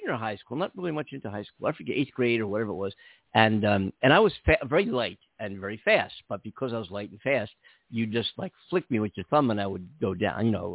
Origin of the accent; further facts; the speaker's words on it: Philadelphia, Pennsylvania, United States; I'm from Philadelphia. And I'm big time Eagles fan.